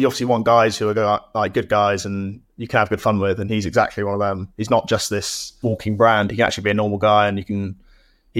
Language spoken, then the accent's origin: English; England, United Kingdom; now in France; I thought being English, I was going to get a cold shoulder, but they're extremely welcoming.